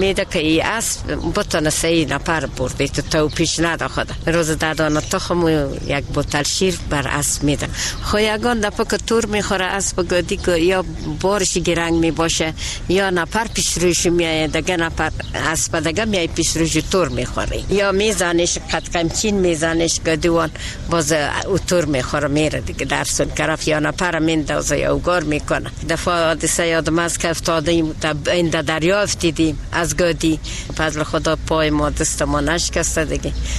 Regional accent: Herat, Afghanistan; ما از هرات هستیم،

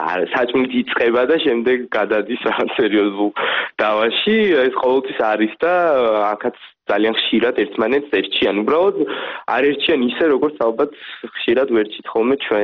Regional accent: Kakheti, Georgia; მე წარმოშობით კახელი ვარ

